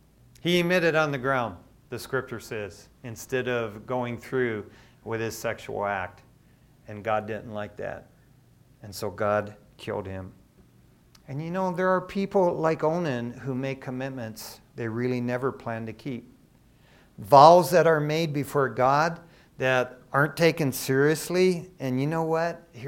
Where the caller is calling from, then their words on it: Covina, California, United States; from Covina. I'll pledge $60, you know, and I'll hang up.